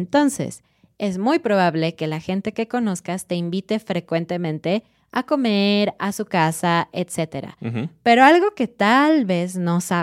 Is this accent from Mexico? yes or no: yes; Mexico; Porque somos así los mexicanos.